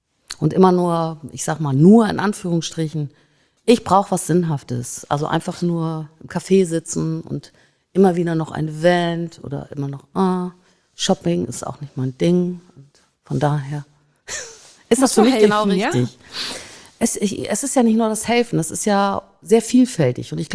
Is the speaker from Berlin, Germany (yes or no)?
no; Hamburg, Germany; Ich bin Hamburgerin, ne? Und ansonsten bin ich auf alle Fälle Europäerin.